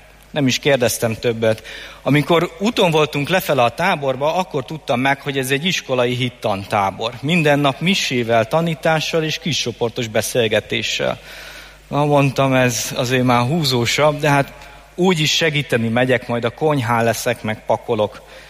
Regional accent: Budapest, Hungary; born there; Nagyjából 30 éve születtem Budapesten, katolikus családba. Van három fiatalabb tesóm. Másodikos voltam, amikor történt egy nagy változás az életemben, el kellett költöznünk Budapestről egy vidéki faluba.

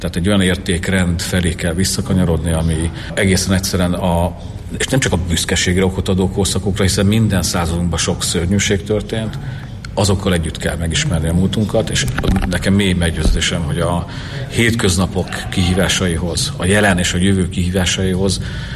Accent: Kecskemét, Bács-Kiskun, Hungary; Én kecskeméti vagyok

